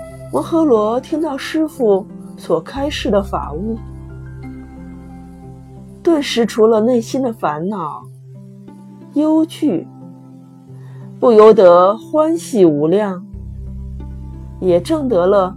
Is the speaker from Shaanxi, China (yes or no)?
yes; Xi'an, Shaanxi, China; 我是来自西安的